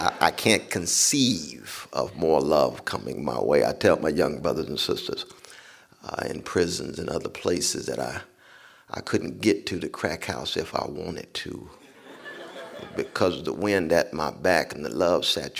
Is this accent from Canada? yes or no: no; Sacramento, California, United States; So in growing up in Sacramento, California, when it was time for me to pledge allegiance that first day after that summer, I refused to do it.